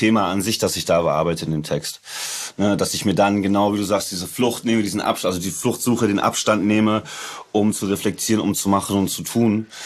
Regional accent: Hamburg area, Germany; das, wo ich her bin. Also das ist Vorort von Hamburg

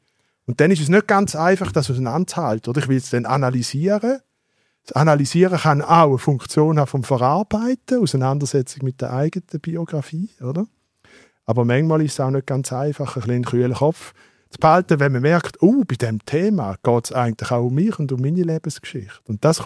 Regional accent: Eastern Switzerland, Switzerland; Ich bin in einer Ärztefamilie auf dem Land aufgewachsen, in der Ostschweiz

